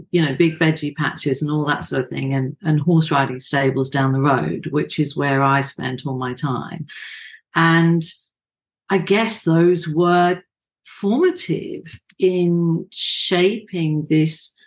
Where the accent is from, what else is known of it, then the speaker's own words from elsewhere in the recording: South East England, United Kingdom; now in Australia; I'm English by birth, Australian by choice. So I was brought up, I'm an army brat, so we moved around quite a lot, and mainly sort of south of England, and then overseas a bit.